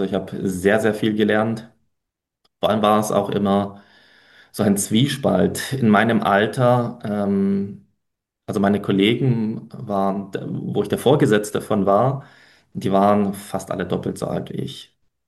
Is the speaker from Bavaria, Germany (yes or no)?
no; Baden-Württemberg, Germany; also born or lived in Poland; Tatsächlich bin ich gebürtig aus Polen, und exakt an meinem zweiten Geburtstag vor 36 Jahren, wer rechnen kann, hat es rausbekommen, ich bin 38, sind wir hergezogen. Tatsächlich schon in Schwäbisch Hall, in die Region, nicht direkt in die Stadt.